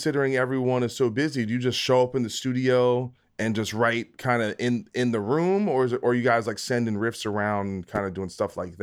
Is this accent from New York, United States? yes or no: no; New Jersey, United States; I'm from Jersey.